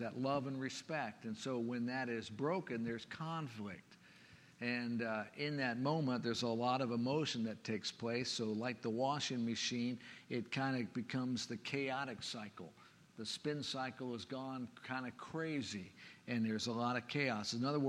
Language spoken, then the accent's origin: English; Jacksonville, Florida, United States; It always would bother me as a child growing up in the church, and I did. I grew up in the Alliance Church in Jacksonville.